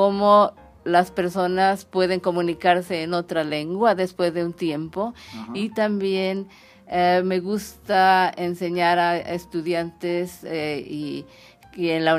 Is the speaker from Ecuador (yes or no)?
no; Xalapa, Veracruz, Mexico; Sí, soy mexicana, soy de Jalapa, que está en el estado de Veracruz, en México.